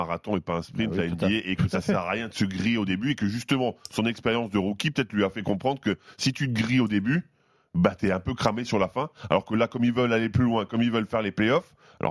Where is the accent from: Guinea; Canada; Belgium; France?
France; parce qu'on est français.